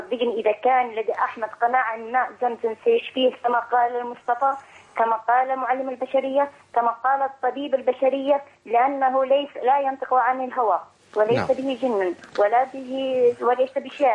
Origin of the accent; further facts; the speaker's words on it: Saudi Arabia; ويستطيع أن يجي عندنا في السعودية يكون أفضل